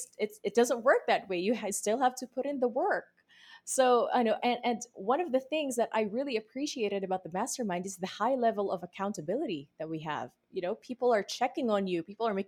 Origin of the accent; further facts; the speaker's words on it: Philippines; You know, I think for me, you know, being a Filipino who invested in such a high ticket course